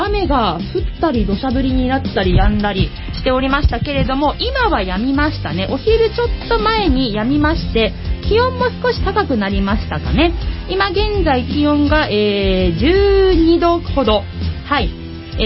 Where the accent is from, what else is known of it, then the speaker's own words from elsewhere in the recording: Kawasaki, Kanagawa, Japan; なんと私のふるさと鹿島田のすぐお隣というか、もうほぼ鹿島田とニアリーイコールの街はい、新川崎という幸い区の地域がですね